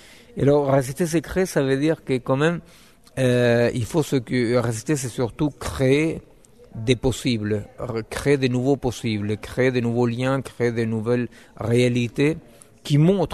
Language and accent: French; Argentina; J'ai commencé très très jeune en tant que membre de la guérilla guevariste chez moi en Argentine.